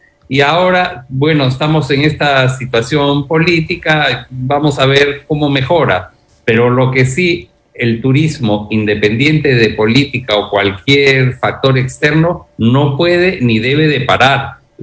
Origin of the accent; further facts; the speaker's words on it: Peru; Nosotros mismos como peruanos somos unos óptimos anfitriones para con el turista.